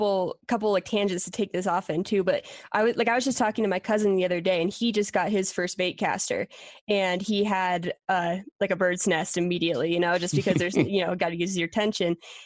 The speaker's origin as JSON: {"language": "English", "region": "Pennsylvania", "country": "United States", "said": "my sister lived out in Colorado. I was from Pennsylvania"}